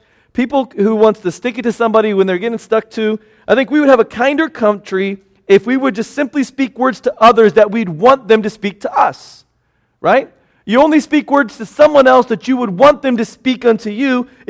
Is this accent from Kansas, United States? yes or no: yes; Newton, Kansas, United States; During a recent visit to my hometown in Newton, Kansas, I picked up one of the local copies of the Newton Kansan.